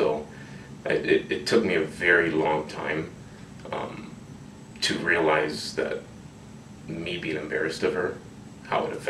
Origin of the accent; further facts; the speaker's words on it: Chicago, Illinois, United States; also born or lived in Long Beach; I grew up part Chicago, part Long Beach, and then a little bit of here as well.